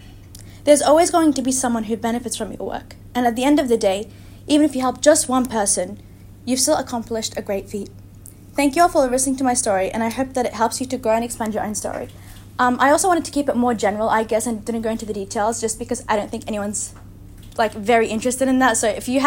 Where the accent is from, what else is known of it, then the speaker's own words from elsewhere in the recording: Mosul, Nineveh, Iraq; now in Australia; I'm a year 12 student at Brentwood Secondary College. My story is an interesting one, to say the least. I was born and raised in Mosul, Iraq, which was the city that ISIS targeted the most. My family was able to immigrate to Australia